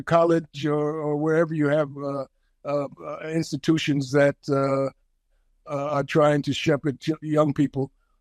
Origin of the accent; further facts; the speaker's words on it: New York, United States; You're familiar with New York City, which is where I grew up. And I was born in Harlem, New York.